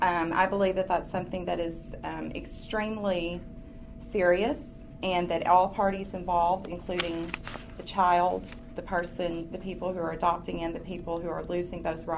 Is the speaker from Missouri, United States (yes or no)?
yes; Ozark, Missouri, United States; I am from Ozark, Missouri, and I am here to testify in favor of this bill with some caveats.